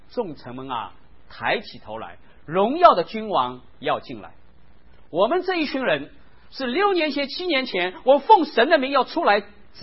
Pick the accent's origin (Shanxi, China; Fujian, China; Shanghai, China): Shanghai, China; 我们上海人会叫他叫亚美小曲